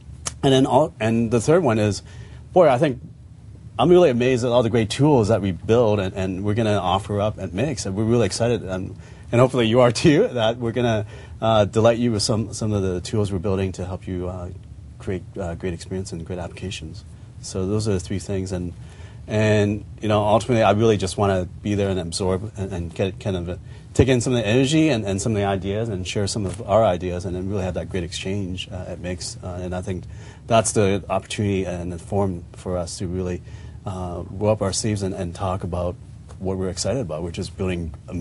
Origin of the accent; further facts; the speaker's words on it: Winnipeg, Manitoba, Canada; I'm from, my hometown is Winnipeg.